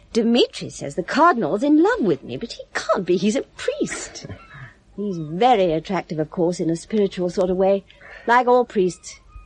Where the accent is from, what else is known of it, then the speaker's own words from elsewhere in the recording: London, United Kingdom; born there; Well, I am English now. Or rather, British. I was born in London, but my mother's family were Scots.